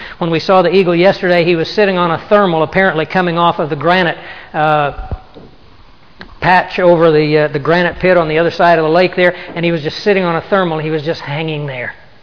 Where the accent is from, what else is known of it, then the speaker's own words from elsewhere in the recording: the South, United States; Now, I'm from the South, and in the South, bird hunting only has one connotation.